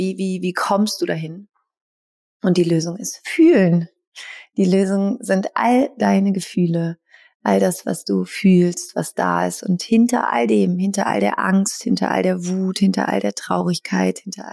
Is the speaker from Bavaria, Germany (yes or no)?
no; Überlingen, Baden-Württemberg, Germany; born there; geboren in Überlingen